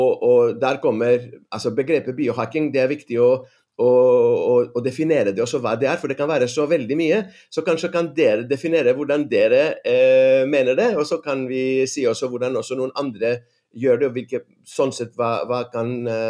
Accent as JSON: {"language": "Norwegian", "town": "Athens", "region": "Attica", "country": "Greece", "second_language": "Norwegian", "moved": "yes", "lives_now": "Norway", "said": "for meg så var det kom fra Aten, fra Hellas, Aten en stor by sånn sett, med en ganske så stor tilgang på forskjellige matvarer, og ikke minst egentlig grønnsaker, så var det et sjokk å komme til Norge"}